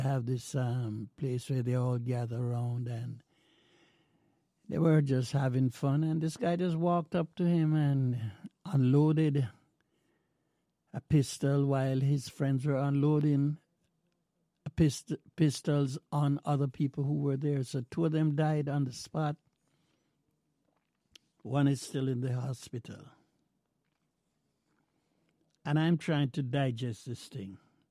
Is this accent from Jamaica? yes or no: yes; Jamaica; I'm a Jamaican, and I love that country very much.